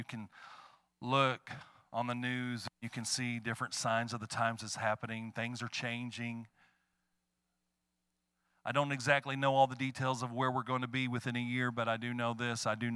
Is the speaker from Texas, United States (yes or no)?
yes; Kirbyville, Texas, United States; you got a Kirbyville Brave shirt on. That's my hometown.